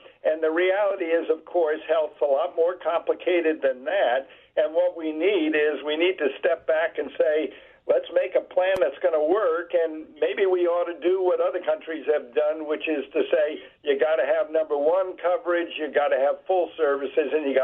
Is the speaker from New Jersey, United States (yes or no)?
yes; Fort Lee, New Jersey, United States; Well, I grew up in Fort Lee, right across the bridge.